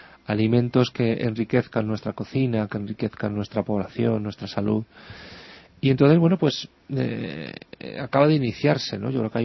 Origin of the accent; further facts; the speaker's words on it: Madrid, Community of Madrid, Spain; nosotros, que somos de Madrid, de la zona sur, ¿no?